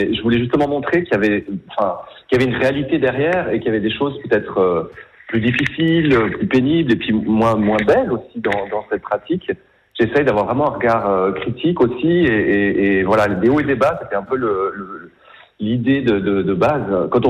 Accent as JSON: {"language": "French", "region": "Valais", "country": "Switzerland", "said": "en tant que Valaisan, on est forcément sous l'emprise du charme de cette course"}